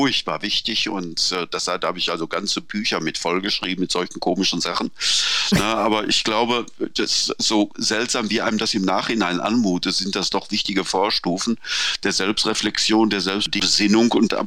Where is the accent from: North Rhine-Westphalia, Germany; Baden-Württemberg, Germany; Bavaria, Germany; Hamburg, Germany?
North Rhine-Westphalia, Germany; Ich komme aus dem Sauerland.